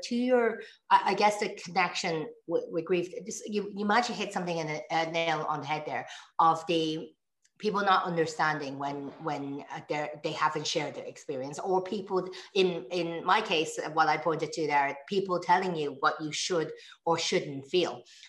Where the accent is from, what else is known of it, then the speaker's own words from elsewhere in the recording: Ireland; The thing is, I know for a fact, being Irish, born and raised here, that the majority of Irish people are not racist.